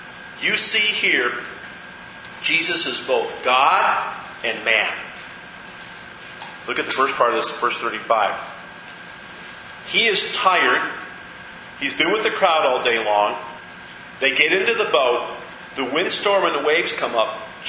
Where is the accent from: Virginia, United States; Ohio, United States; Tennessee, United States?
Ohio, United States; I used to sail out in Lake Erie when I grew up in Ohio.